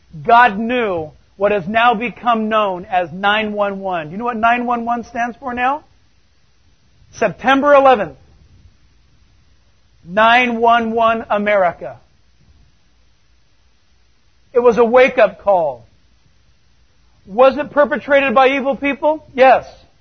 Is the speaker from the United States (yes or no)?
yes; San Diego, California, United States; 5, San Diego. Now that hits me rather personal. That's where I was born. That's my hometown. San Diego.